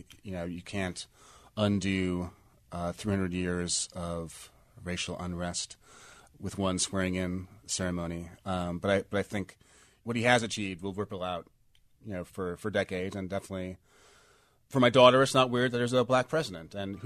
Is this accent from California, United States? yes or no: no; New York, United States; Growing up in New York in the 80s